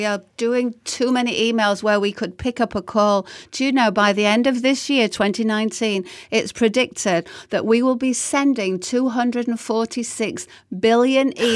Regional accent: Sheffield, Yorkshire and the Humber, United Kingdom; accent: Sheffield; So I was speaking in my Sheffield accent in those days, which is very different.

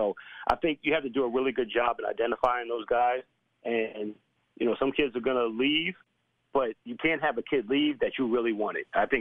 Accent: New York, United States; First and foremost, I'm from New York. I've lived in D.C., live in Atlanta, coached at Memphis.

